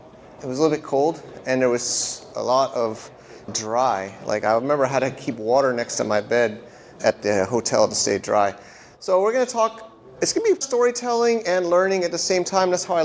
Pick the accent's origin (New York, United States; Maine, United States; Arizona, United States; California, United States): New York, United States; New York City; moved away as an adult; now in China; But I'm American still. Trying to become a not American, but I'm still American